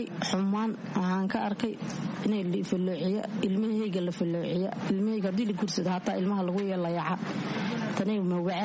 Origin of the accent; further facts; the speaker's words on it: Kismayo, Lower Juba, Somalia; born there; Waxaan ku dhashay Kismaayo, ka xagga meel baadiyaha aan ku dhashay.